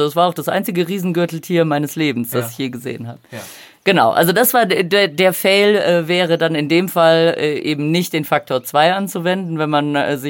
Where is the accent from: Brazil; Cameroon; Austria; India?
Brazil; weil das Pantanal ist so meine Heimat.